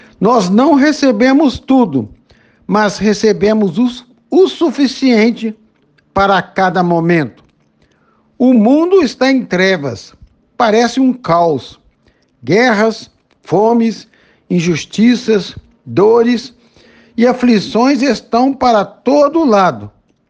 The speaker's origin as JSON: {"language": "Portuguese", "town": "Divino", "region": "Minas Gerais", "country": "Brazil", "said": "eu sou da cidade de Divino, Minas Gerais, quase na divisa tríplice entre o sudeste de Minas, sul do Espírito Santo e norte do estado do Rio."}